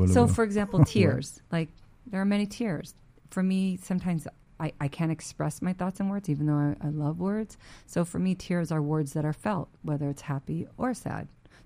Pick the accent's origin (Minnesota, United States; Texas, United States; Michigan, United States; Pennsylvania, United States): Texas, United States; I'm from Texas.